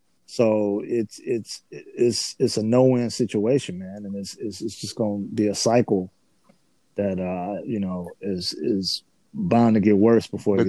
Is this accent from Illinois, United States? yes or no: yes; Harvey, Illinois, United States; Nigga, I'm from Harvey.